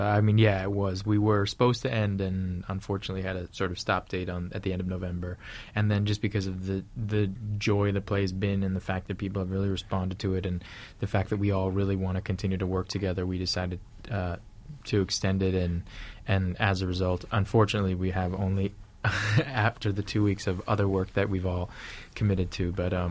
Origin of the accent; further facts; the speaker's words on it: United States; particularly as an American audience, or I speak for myself when I say this, there's this desperation for a theme.